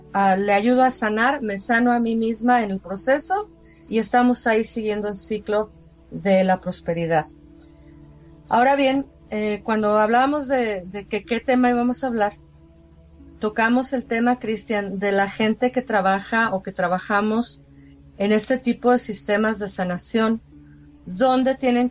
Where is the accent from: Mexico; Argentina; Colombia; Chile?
Mexico; somos los dos somos mexicanos y tenemos esta cultura en México.